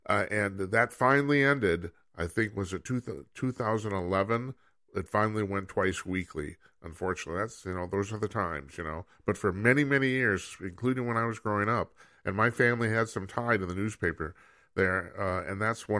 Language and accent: English; Red Wing, Minnesota, United States; Now, I grew up in Red Wing, Minnesota, and the interesting thing about Red Wing, Minnesota is that's where the National Editorial Association started.